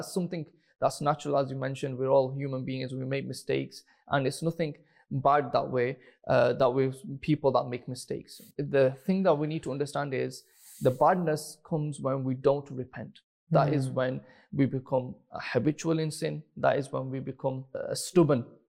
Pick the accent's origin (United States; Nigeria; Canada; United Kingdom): United Kingdom; Doncaster, Yorkshire and the Humber; Doncaster.